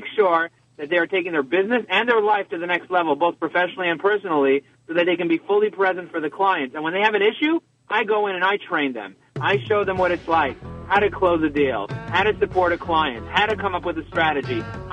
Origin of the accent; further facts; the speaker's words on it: Brooklyn, New York, United States; I'm from Brooklyn. I talk fast.